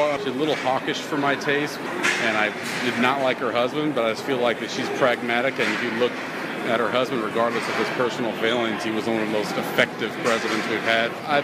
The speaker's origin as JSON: {"language": "English", "region": "Missouri", "country": "United States", "said": "We're from the Boot Hill, Missouri, where it's the South."}